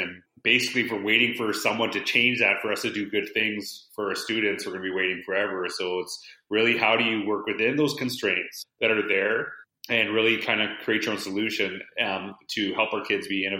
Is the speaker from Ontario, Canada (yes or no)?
no; Humboldt, Saskatchewan, Canada; now in Edmonton, Canada; I'm actually live in Edmonton, Alberta. I'm actually from Humboldt, Saskatchewan.